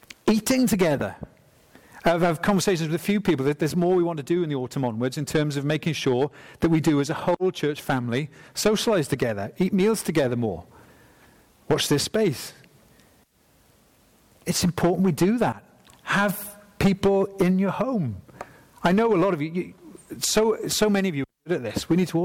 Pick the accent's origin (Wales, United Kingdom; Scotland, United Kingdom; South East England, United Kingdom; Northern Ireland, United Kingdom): Wales, United Kingdom; Swansea; I used to think, growing up in Mount Pleasant Baptist Church in Swansea, that fellowship was a very specific term